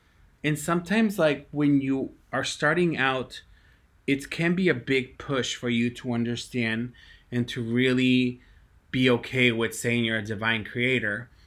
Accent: Mexico; when I grew up in Mexico, we were limited to even what our parents could, like, for example, purchase for us, right?

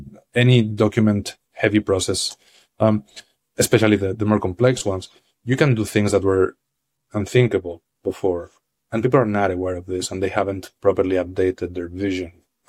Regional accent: Madrid, Community of Madrid, Spain; moved away as an adult; now in San Francisco, United States; been here in San Francisco for a couple of years, although I was coming here quite often before that. And I'm originally Spanish from Madrid, so I lived the first 30 years of my life over there in Madrid.

